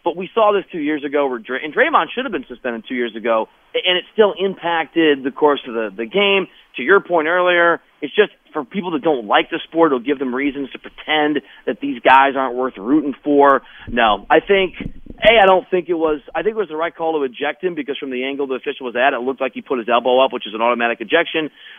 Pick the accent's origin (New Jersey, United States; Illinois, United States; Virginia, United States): Illinois, United States; I grew up in the Chicago suburbs.